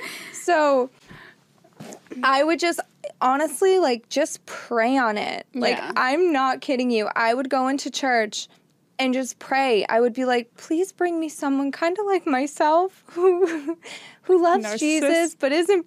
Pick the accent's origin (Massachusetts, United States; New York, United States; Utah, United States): Massachusetts, United States; Boston; No, I'm from Boston, Massachusetts.